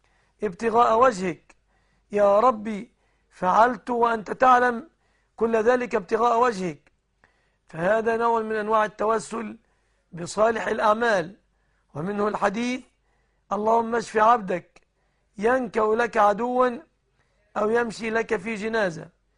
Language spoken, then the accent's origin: Arabic; Egypt; بلادنا مصر